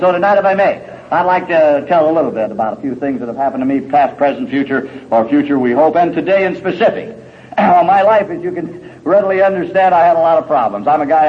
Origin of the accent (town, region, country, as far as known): Los Angeles, California, United States; born or raised there